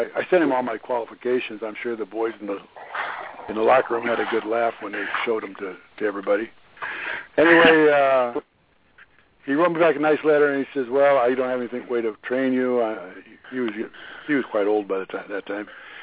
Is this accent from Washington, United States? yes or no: no; Omaha, Nebraska, United States; I got out to teach school in my hometown, Omaha.